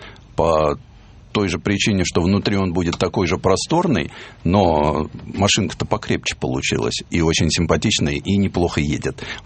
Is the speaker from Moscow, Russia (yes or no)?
yes; Moscow, Russia; Я коренной москвич, я живу в центре, я люблю этот город, я никуда отсюда не уеду.